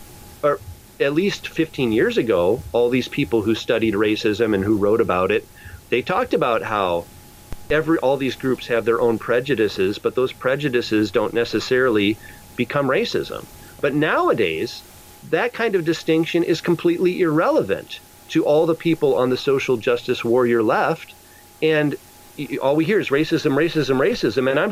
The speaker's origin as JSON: {"language": "English", "region": "Wisconsin", "country": "United States", "tie": "born or raised there", "also_born_or_lived": "Kansas", "said": "I grew up mostly in Wisconsin, somewhat in Kansas."}